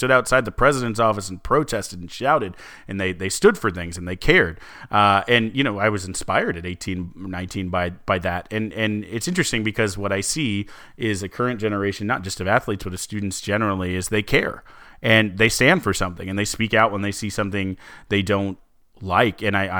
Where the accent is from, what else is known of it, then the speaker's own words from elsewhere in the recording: Houston, Texas, United States; And so I am very proud of my hometown, have been waiting for this since they announced it just with bated breath. So I will quickly probably get caught up this week where we can talk about it, Gerald. But I am very, very excited that Top Chef finally came to Houston.